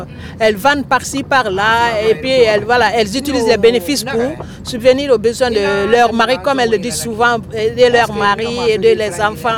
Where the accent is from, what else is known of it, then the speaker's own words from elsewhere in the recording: Guinea; now in France; Je vis en France, mais je suis guinéenne d'origine.